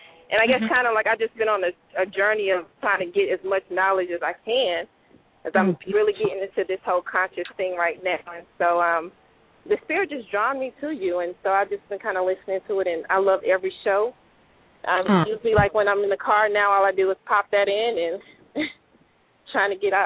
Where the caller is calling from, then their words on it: Fort Worth, Texas, United States; I have a Atlanta area code, but I'm calling from Fort Worth, Texas right now.